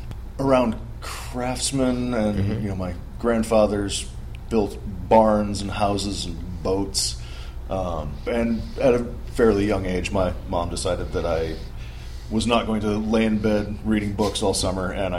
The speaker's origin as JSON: {"language": "English", "region": "New Hampshire", "country": "United States", "tie": "born or raised there", "lives_now": "Texas, United States", "said": "Well, I'm from New Hampshire, so I grew up in New Hampshire doing all this. Go to school in New York State, and then after college, I decided I didn't want to live at home anymore."}